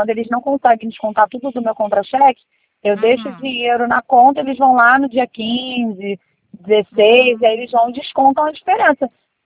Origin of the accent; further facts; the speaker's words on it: Angra dos Reis, Rio de Janeiro, Brazil; cidade de origem é Angra